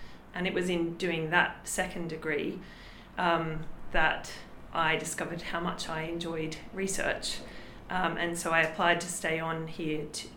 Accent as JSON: {"language": "English", "country": "Australia", "tie": "born or raised there", "lives_now": "Oxford, United Kingdom", "said": "So I grew up in Australia and I did my undergraduate studies in Australia."}